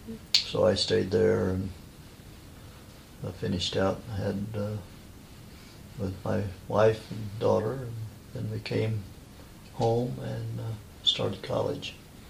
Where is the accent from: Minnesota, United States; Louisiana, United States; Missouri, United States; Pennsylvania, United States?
Missouri, United States; And I came from Missouri, so I had relatives and some support system there.